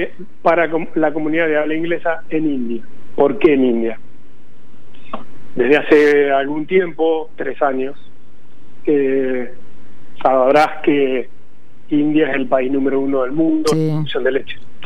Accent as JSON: {"language": "Spanish", "town": "Canals", "region": "Córdoba", "country": "Argentina", "tie": "born or raised there", "said": "yo estoy ahora en mi pueblo, en Canals, al sur de Córdoba, 8.000 habitantes"}